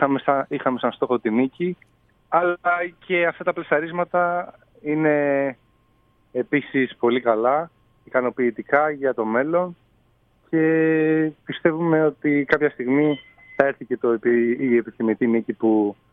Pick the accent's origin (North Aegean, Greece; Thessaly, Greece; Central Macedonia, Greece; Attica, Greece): Attica, Greece; Athens; Το τελευταίο ετάπ εννοείται, στην Αθήνα, στην πόλη μου, εδώ που προπονούμε, που έχω μεγαλώσει